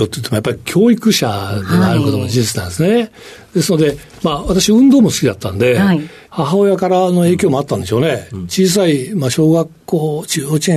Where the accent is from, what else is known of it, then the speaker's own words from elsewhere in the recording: Mie, Japan; 三重県の、まあ、伊勢神宮だと皆さん知ってらっしゃると思います、はい、伊勢神宮から車で約15分ぐらいのところが私の出身地でございます。